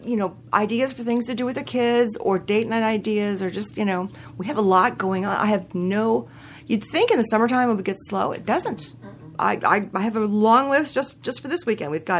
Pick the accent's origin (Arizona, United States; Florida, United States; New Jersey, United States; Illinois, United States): Florida, United States; St. Petersburg; Well, I grew up in St. Petersburg, and I did not realize my hometown paper was one of the best in the country